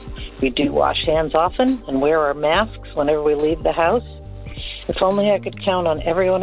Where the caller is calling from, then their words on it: Snohomish, Washington, United States; I'm calling from Snohomish, Washington.